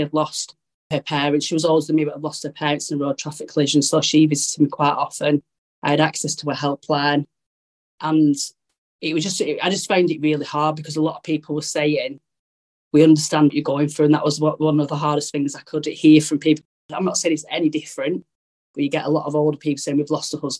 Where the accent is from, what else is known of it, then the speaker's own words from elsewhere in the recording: Burnley, North West England, United Kingdom; I was away from my family. We're from Burnley, so were Andrew's family as well.